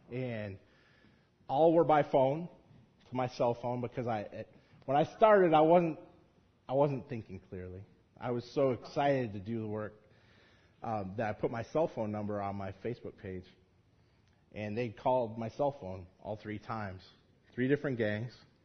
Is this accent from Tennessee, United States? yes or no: no; Los Angeles, California, United States; It's a part of growing up in South Central LA, unfortunately.